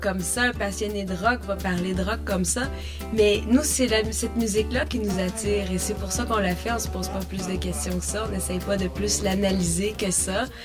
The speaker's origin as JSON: {"language": "French", "region": "Quebec", "country": "Canada", "said": "nous ne sommes pas brésiliens, nous sommes québécois, le portugais n'est pas notre langue première"}